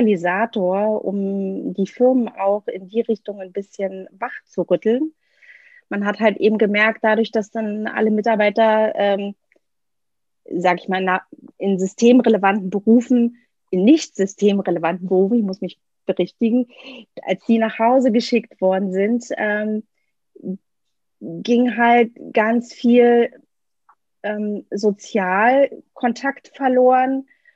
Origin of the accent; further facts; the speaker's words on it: Brandenburg, Germany; now in Berlin, Germany; ich wohne in Berlin, bin im Spreewald aufgewachsen